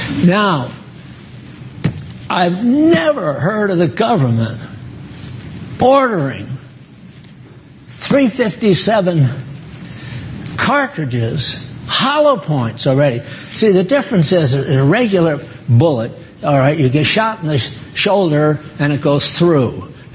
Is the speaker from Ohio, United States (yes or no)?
no; Maine, United States; born there; I was born in Maine